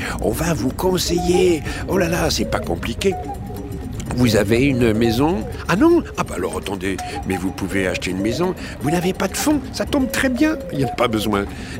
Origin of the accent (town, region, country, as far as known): Le Thor, Provence-Alpes-Côte d'Azur, France; born there